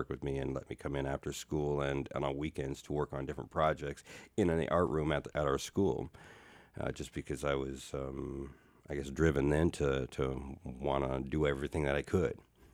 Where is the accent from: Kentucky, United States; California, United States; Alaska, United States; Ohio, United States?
Alaska, United States; Okay, we're from Alaska, but not everybody in Alaska is an Eskimo. We have a lot of different tribes here in the Southeast Alaska, the Tlingit people, which we are.